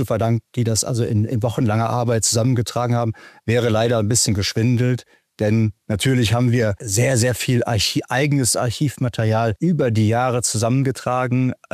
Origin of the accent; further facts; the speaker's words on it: Bonn, North Rhine-Westphalia, Germany; Zu meiner persönlichen Perspektive kann ich sagen, dass wir bei Bonn auch ganz nebenbei über meine Heimatstadt sprechen.